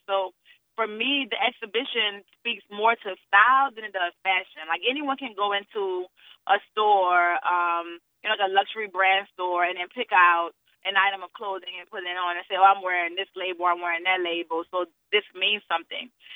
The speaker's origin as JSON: {"language": "English", "town": "New Orleans", "region": "Louisiana", "country": "United States", "said": "I mean, I'm from New Orleans, Louisiana, Les Montagnes Roulées, and, you know, as a woman from the South"}